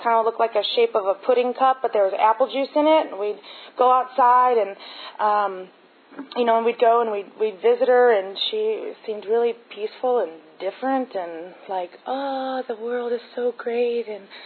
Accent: St. Louis, Missouri, United States; I grew up in St. Louis, and they have their annual state or some big convention called the Fall Classic at this big hotel every year.

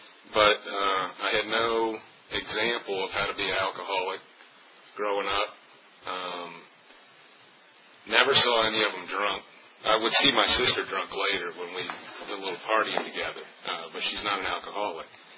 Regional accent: Richmond, Virginia, United States; I grew up mostly in Richmond. That was in 73.

